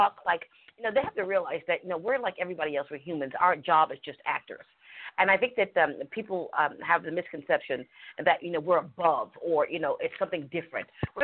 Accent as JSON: {"language": "English", "town": "East Hampton", "region": "New York", "country": "United States", "said": "That really hit home, because I'm from East Hampton, Long Island, and I didn't know anything."}